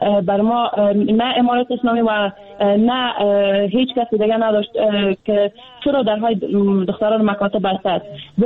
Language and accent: Persian; Afghanistan; ما از افغانستان هستیم، افغان هستیم.